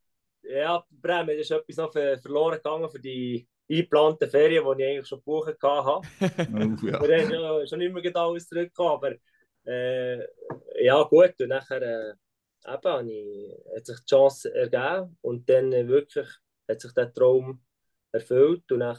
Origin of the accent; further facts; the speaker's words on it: Switzerland; Ja, früher, aber weißt du, als Schweizer Spieler hast du die Maserati nur gesehen.